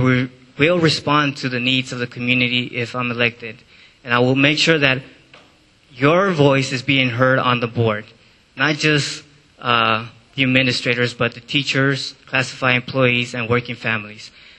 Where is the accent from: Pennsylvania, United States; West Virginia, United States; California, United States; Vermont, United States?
California, United States; Long Beach; I share the parents' concerns. I grew up in Long Beach, making sure that we make a better Long Beach and a safe Long Beach for our kids to grow up with.